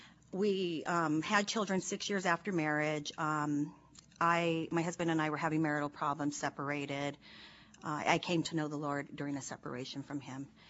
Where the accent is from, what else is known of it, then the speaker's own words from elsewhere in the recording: Los Angeles, California, United States; Then he felt called back here to California. We're from Los Angeles area. My in-laws are here. My mother was here.